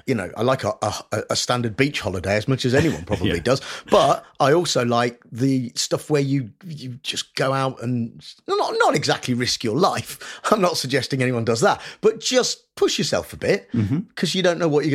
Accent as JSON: {"language": "English", "town": "Nuneaton", "region": "West Midlands", "country": "United Kingdom", "tie": "born or raised there", "said": "Because Nuneaton, where I grew up, is right in the middle of the country."}